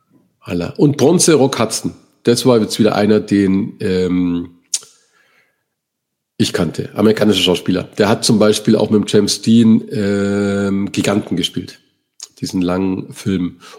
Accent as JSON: {"language": "German", "region": "Bavaria", "country": "Germany", "said": "als Bayer hattest du noch ORF 1 und ORF 2"}